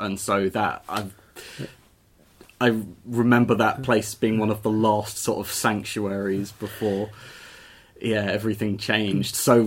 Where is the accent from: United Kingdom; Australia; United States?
United Kingdom; East of England; now in Canterbury, United Kingdom; Obviously, I moved down to Canterbury from Hertfordshire